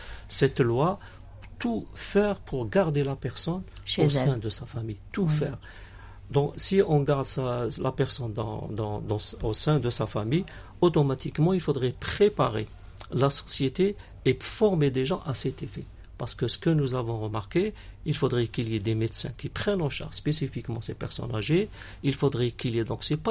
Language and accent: French; Algeria; chez nous en Algérie, nous avons cet avantage